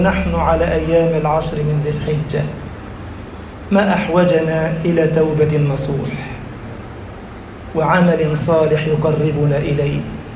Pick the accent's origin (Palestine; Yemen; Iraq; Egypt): Egypt; اجعل بلدنا مصر أمناً أماناً